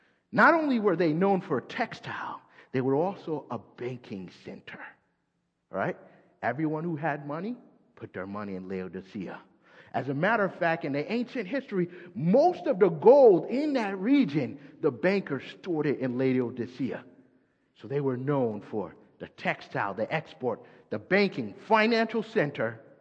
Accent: East Coast, United States; So here I am from the East Coast in my Mazda 3

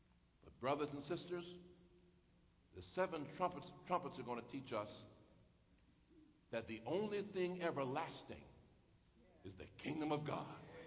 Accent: United States; born there; Pastor's glad I was born in America.

